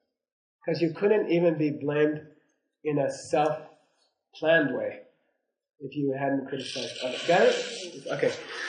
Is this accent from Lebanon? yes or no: no; United States; I'm like, you know, I'm American, you know, I'm civilized.